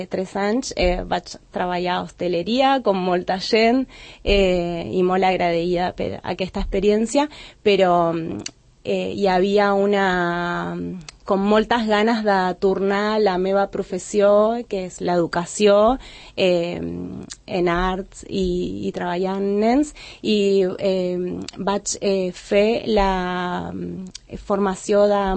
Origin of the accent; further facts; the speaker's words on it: Punta Alta, Buenos Aires Province, Argentina; Vaig néixer a Buenos Aires, molt a prop de la capital, però als 6 anys vam arribar a una ciutat molt més petita que es diu Punta Alta per la feina del meu pare i és la ciutat que sento és la meva, que soc de Punta Alta, una petita ciutat del sud de la província de Buenos Aires.